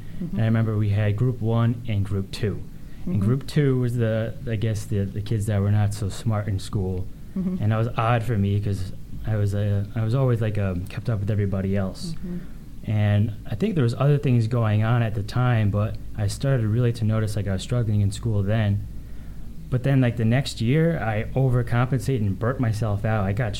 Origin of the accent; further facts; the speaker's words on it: East Coast, United States; moved away; sure. So I'm also from the East Coast and moved here 6 months ago.